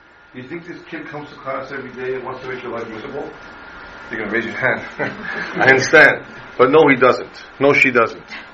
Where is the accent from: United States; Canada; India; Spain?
Canada; And I come from Canada, so poutine, if you know what that is, right?